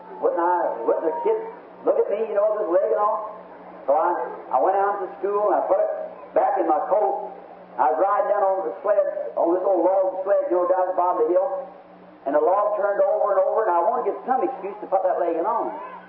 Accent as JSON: {"language": "English", "country": "United States", "said": "I'm American. I love my nation. I'm willing to go to war anytime it goes to war."}